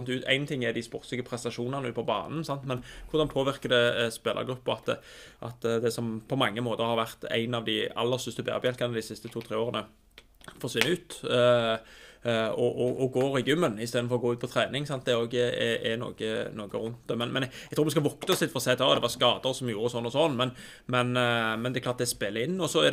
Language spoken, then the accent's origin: Norwegian; Stavanger, Rogaland, Norway; Jeg har vokst opp i Stavanger